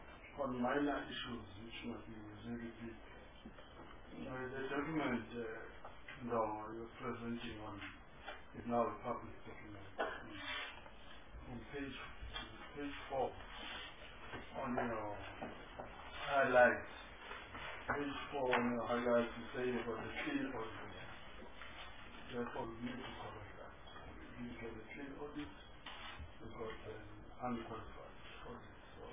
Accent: Mozambique; now in South Africa; I come from Mozambique myself.

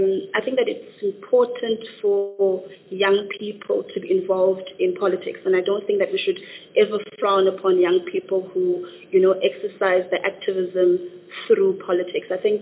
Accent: Upington, Northern Cape, South Africa; I am from the Northern Cape, a very small town, a very beautiful town called Upington.

